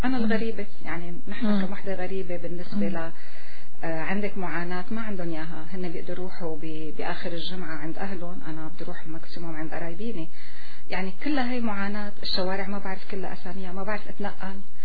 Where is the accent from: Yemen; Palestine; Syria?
Syria; Hama, Hama Governorate; بترجع بقى المرحلة الثانية من حياتنا يلي هي الدراسة الجامعية كحموية بمدينتي